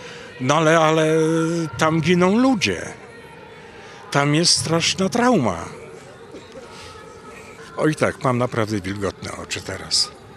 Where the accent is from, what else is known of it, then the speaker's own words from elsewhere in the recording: Gdańsk, Pomeranian Voivodeship, Poland; Jestem w ogóle z Gdańska, ja tu stałem w 70 roku na tej bramie i strzelali do mnie.